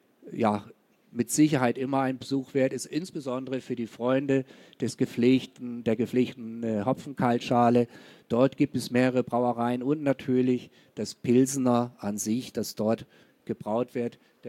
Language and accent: German; Bavaria, Germany; Ist es in Böhmen oder ist es tatsächlich in Franken, wo ich herkomme?